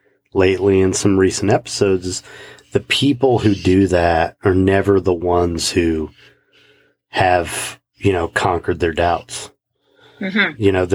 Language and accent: English; Midwest, United States; moved away; And, yeah, I grew up in the Midwest. I mean, people don't always talk to each other, but, you know, it's a lot different than here.